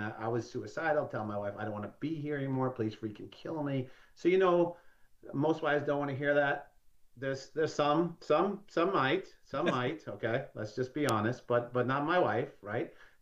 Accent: New York, United States; now in Atlanta, United States; So I'm from New York, but I live in Atlanta, been here for about 30 years.

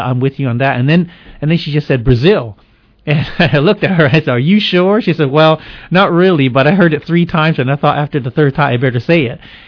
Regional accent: Victoria, British Columbia, Canada; I was born and raised in Victoria, Canada, in a small Chinese church.

